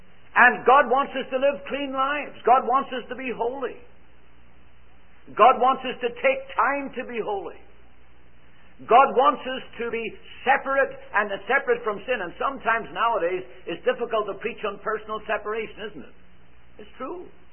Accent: Ireland; moved away as an adult; now in Canada; We came from Ireland with a quartet in 1954. We got on the boat in Liverpool, England. And when we got on the boat, there were four of us, and we were coming to Canada

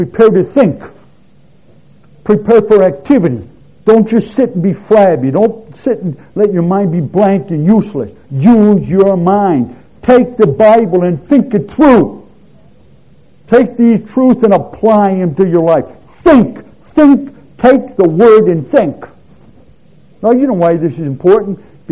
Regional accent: United States; now in Colombia; People ask me, well, so I'm from the United States. I'm an American, North American.

